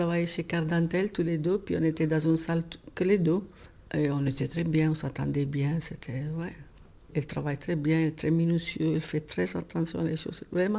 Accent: Italy; now in France; Moi, je viens d'Italie.

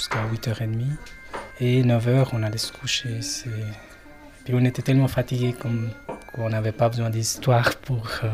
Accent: Nepal; French is a second language; now in Val-de-Ruz, Switzerland; Namasté, bonjour … donc je suis l'origine du Népal et je suis arrivé en Suisse en 2002 et j'ai une fille de 5 ans et puis maintenant on habite en Val-de-Ru à Fontainebleau.

